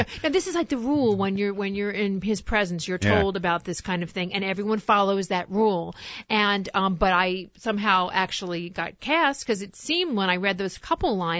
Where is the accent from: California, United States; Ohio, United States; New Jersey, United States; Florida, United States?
Florida, United States; Miami Beach; I grew up in Miami Beach. We know our Jews